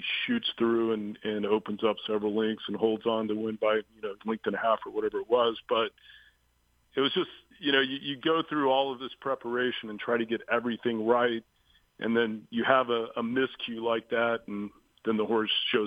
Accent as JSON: {"language": "English", "town": "Dallas", "region": "Texas", "country": "United States", "tie": "born there", "said": "I was born in Dallas and went to school in San Antonio."}